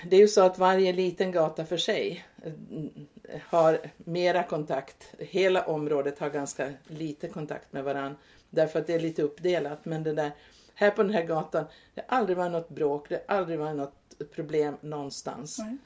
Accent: Turku, Southwest Finland, Finland; born there; Jag föddes i Åbo under kriget.

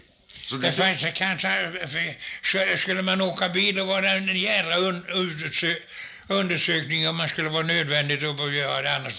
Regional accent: Skirö, Jönköping County, Sweden; born there; i Skiresocken som där jag är född.

